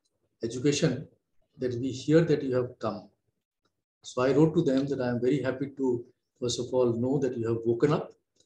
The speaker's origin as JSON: {"language": "English", "town": "Lucknow", "region": "Uttar Pradesh", "country": "India", "tie": "born or raised there", "said": "I was born and raised in Lucknow. … He was a freedom fighter."}